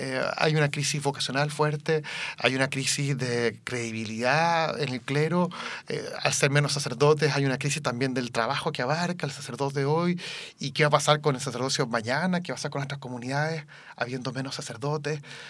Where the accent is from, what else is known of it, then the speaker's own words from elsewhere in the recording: Chile; Es un tema que yo creo que nos cuestiona mucho como sociedad chilena